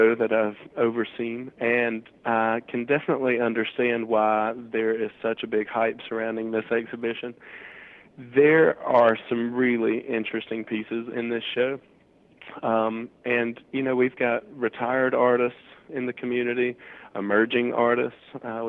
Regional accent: Savannah, Georgia, United States; now in Paducah, United States; when I go home, like for Thanksgiving, I'm from Savannah.

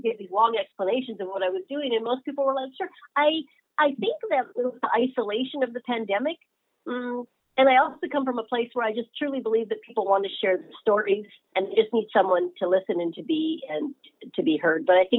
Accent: Alaska, United States; I'm from Alaska.

